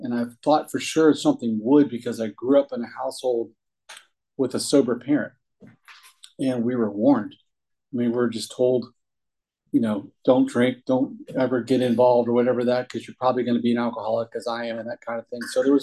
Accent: Williamsburg, Virginia, United States; also born or lived in Connecticut; And I drove from Richmond, but I'm from Williamsburg. I grew up there, spent part of my time growing up in Williamsburg. I also grew up part of my time in Connecticut.

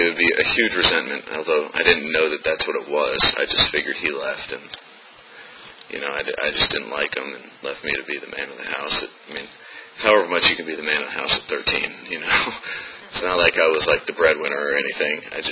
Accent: Maryland, United States; You know, I grew up in Maryland, in Montgomery County, just outside D.C., and, grew up in a very loving home.

